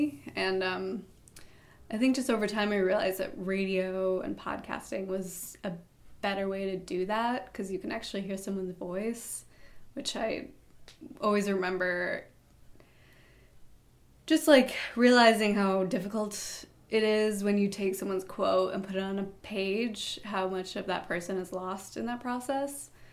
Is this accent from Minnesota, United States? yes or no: no; Wisconsin, United States; now in Portland, United States; I'm from Wisconsin originally, coming to Hudson from Portland, Maine, where I now live